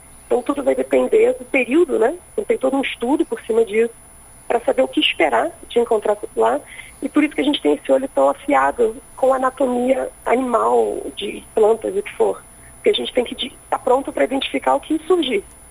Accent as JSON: {"language": "Portuguese", "region": "Rio de Janeiro", "country": "Brazil", "said": "que eu sou do Rio também."}